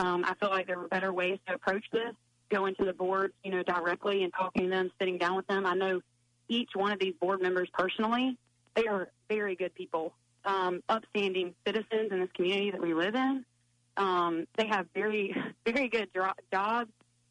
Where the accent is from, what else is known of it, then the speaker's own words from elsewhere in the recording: Westlake, United States; Born and raised in Westlake, and when I was two, moved back in as a civil there for 30 plus years.